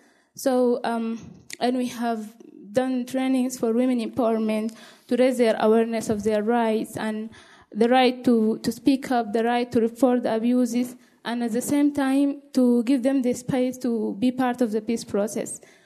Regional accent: Sudan; English is a second language; I'm from Sudan.

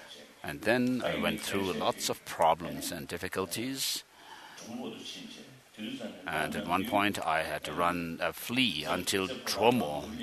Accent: Lhasa, Tibet, China; also born or lived in Amdo; So I was born in Amdo, and then I came to Lhasa in my, when I was a small child, to Lhasa.

